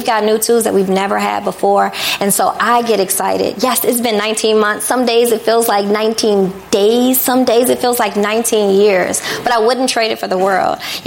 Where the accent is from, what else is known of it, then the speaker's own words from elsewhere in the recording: Chicago, Illinois, United States; I'm born and raised in Chicago. I'm a Southsider.